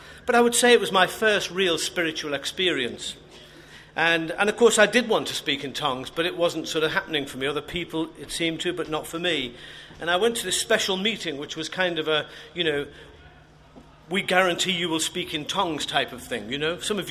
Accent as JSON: {"language": "English", "town": "Liverpool", "region": "North West England", "country": "United Kingdom", "tie": "born or raised there", "said": "I grew up in Liverpool, which you might be able to tell occasionally from the way I speak. And I grew up in a Brethren assembly"}